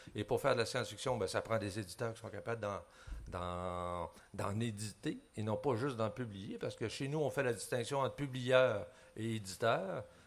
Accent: Quebec, Canada; Nous, on trouve toujours ça assez rigolo ici en France de voir que eux, ce sont des Américains et nous, on est des Québécois.

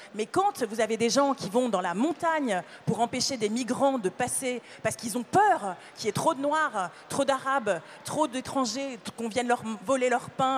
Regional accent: Paris, Île-de-France, France; je suis née à Paris, j'y ai toujours vécu

